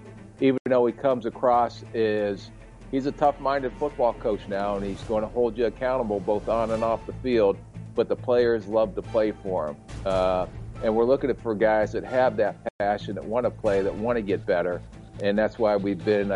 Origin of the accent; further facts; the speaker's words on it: Canton, Ohio, United States; also born or lived in Massillon; Well, I grew up actually in Canton, Ohio, and then we moved to Massillon during my sophomore year.